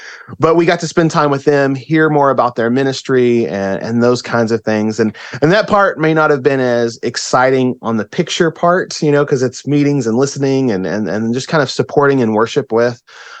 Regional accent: Kentucky, United States; And even though I grew up in Kentucky and my family thinks I'm adventurous for being in Alaska, California, and all this stuff, going overseas sounds a little crazy for the way I grew up.

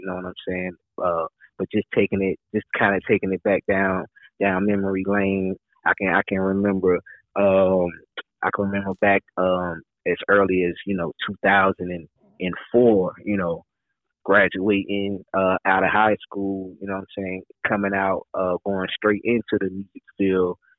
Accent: Charlotte, North Carolina, United States; Currently in Charlotte, from Charlotte. Born and raised in Charlotte. Uptown, North Transylvania, baby. Lockwood, yeah, baby.

